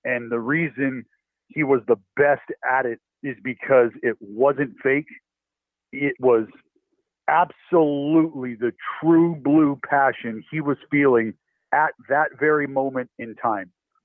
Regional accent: California, United States; growing up in the Bay Area, like, you know who this man is, you know what he's meant to the club.

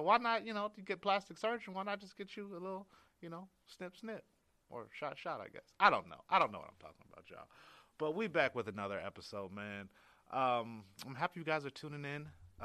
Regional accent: Cincinnati, Ohio, United States; 'Cause y'all know that I'm here from Cincinnati, Ohio.

